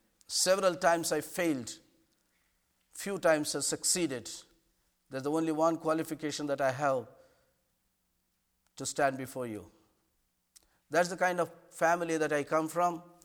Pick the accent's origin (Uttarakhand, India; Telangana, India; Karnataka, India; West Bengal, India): Telangana, India; Hyderabad; English is a second language; I come from India, a place called Hyderabad city. This is the beginning of southern part of India where north and south separates. The state is called Andhra Pradesh. We speak Telugu language.